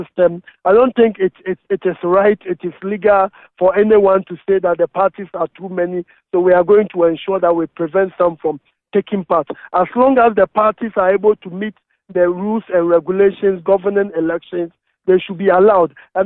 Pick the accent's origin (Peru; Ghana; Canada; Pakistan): Ghana; as a judge and as a Ghanaian